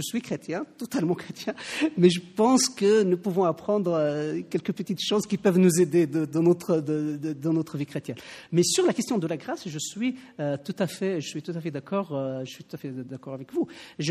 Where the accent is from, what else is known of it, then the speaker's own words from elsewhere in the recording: Algeria; j'ai grandi en Algérie et j'ai grandi dans une famille musulmane.